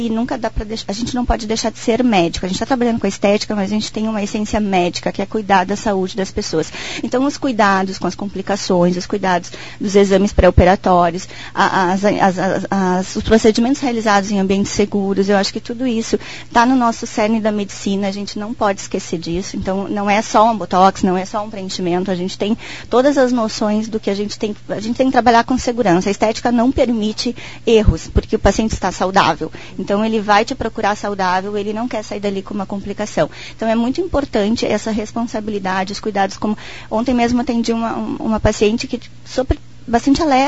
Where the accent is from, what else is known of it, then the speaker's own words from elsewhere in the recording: Porto Alegre, Rio Grande do Sul, Brazil; eu realmente venho de Porto Alegre